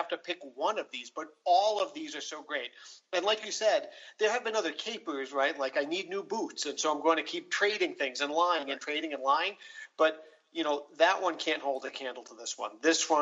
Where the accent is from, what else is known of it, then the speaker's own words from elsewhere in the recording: Rhode Island, United States; Rhode Island. Up here in New England